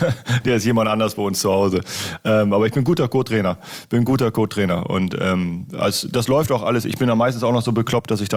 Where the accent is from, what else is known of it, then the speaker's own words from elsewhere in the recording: Lower Saxony, Germany; für mich als Ostfriese ist es schon stadtähnlich